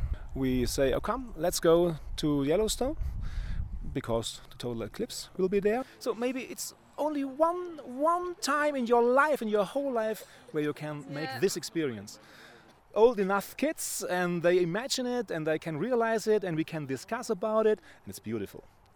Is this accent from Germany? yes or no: yes; Baden-Württemberg, Germany; English is a second language; We're from Germany, from the south of Germany, from the Black Forest.